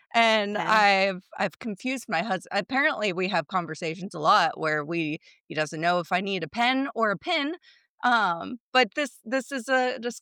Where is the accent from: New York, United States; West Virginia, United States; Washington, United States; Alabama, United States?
West Virginia, United States; And I grew up in West Virginia, so not far away. I have always said template.